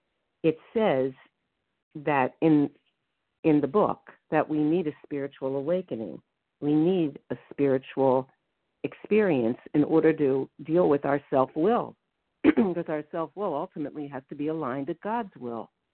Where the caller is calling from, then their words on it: Maryland, United States; from Maryland